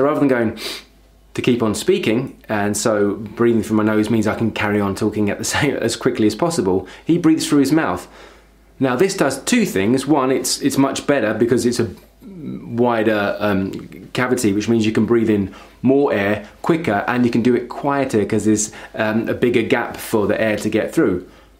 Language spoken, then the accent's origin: English; London, United Kingdom; accent: East London; my accent from East London doesn't always require you to finish sentences.